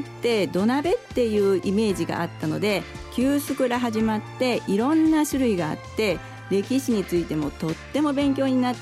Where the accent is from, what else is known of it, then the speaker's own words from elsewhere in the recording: Yokkaichi, Mie, Japan; そうです、四日市大好きなんです。